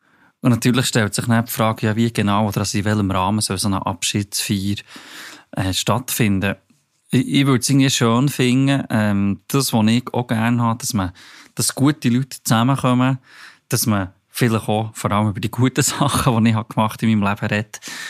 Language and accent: German; Bern, Switzerland; ich bin 42, ich komme aus Bern